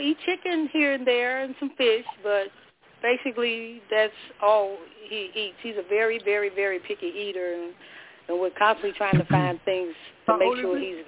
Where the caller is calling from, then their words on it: Warren, Michigan, United States; I'm calling from Warren, Michigan.